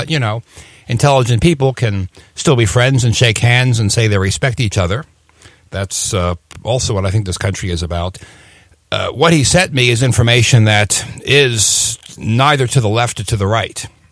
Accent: East Coast, United States; Maybe that's my East Coast upbringing. You know, I lost my accent. I can fake it, but, you know, I kind of sound a little Midwest, I think, at this point.

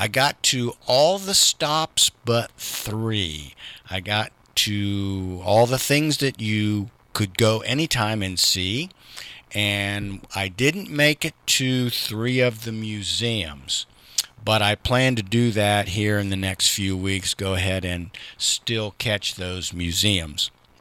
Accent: Columbus, United States; I grew up in Columbus, And, you know, it was like there'd be a telephone booth on every street corner.

